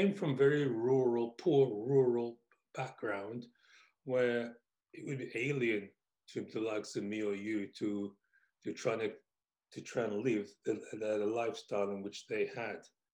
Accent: England, United Kingdom; before I explain to you or try to explain what life was like for me growing up in England.

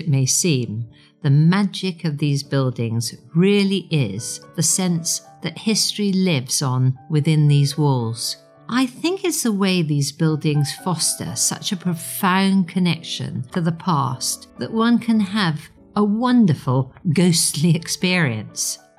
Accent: Wales, United Kingdom; I do remember one story, which, being Welsh, I'd been brought up on Eisteddfods and had always been round every Eisteddfod in Wales and sang and done poetry and so forth.

